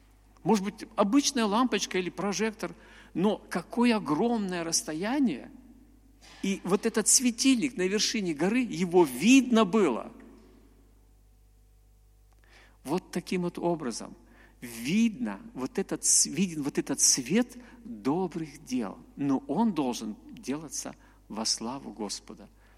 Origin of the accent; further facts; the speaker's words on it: Bishkek, Kyrgyzstan; also born or lived in Nizhnyaya Larcha; Я говорю: ну ты похож, вот я с Кыргызстана, вот я русский, но жил в Кыргызстане.